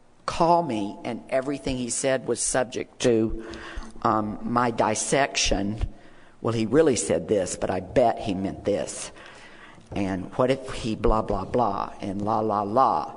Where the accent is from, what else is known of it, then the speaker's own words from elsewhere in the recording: Deep South, United States; I grew up homosexual in the Deep South, and it was the 1950s and early 60s.